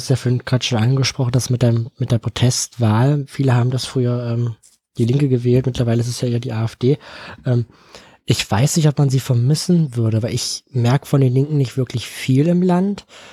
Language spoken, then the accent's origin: German; Halle, Saxony-Anhalt, Germany; Das habe ich gewusst, ich komme aus Halle.